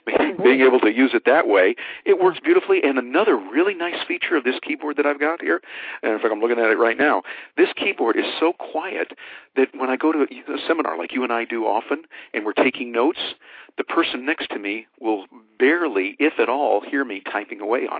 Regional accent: Midwest, United States; when you and I grew up there in the Midwest

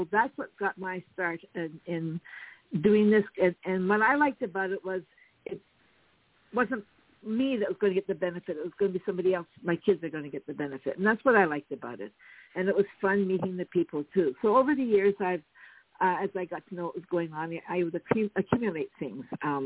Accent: Nova Scotia, Canada; now in Timmins, Canada; But I grew up in Nova Scotia, which is on a little peninsula on the eastern coast of Canada. And then after I got married, we eventually lived here in Porcupine. Now, Porcupine is part of the city called Timmins.

